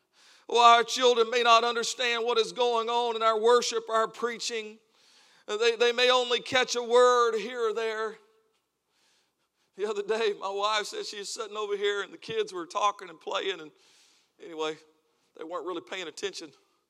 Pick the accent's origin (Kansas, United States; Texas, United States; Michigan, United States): Texas, United States; I am from Texas. I say it wrong. Actually, I say it right. I'm from Texas.